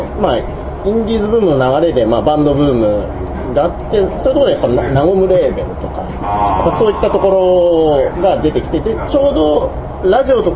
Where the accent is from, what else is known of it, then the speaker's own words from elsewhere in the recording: Toyama, Japan; 地元富山なんです